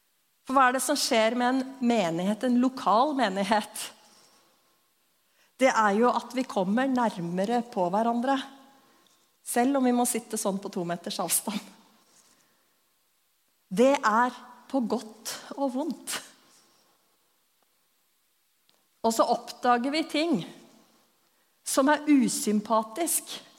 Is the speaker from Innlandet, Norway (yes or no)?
yes; Lillehammer, Innlandet, Norway; barndommen min på Lillehammer, og musikk og hjemme fullt av folk. Så jeg ble veldig tidlig glad i Jesus.